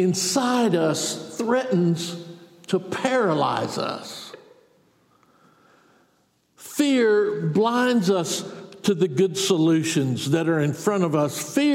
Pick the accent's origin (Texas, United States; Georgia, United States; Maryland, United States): Georgia, United States; Milledgeville; I grew up in Milledgeville, Georgia. We had the internet in Milledgeville growing up.